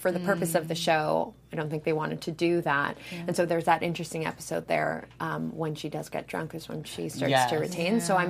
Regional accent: Toronto, Ontario, Canada; also born or lived in Brazil; I grew up in Toronto, and I didn't get to play outside a lot, and my mom wanted me to have that experience. So she actually sent me to live with my dad in Brazil for about 2 years

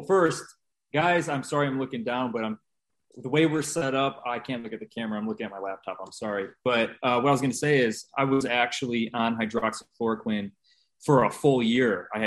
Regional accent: Indiana, United States; White, and I'm from Indiana.

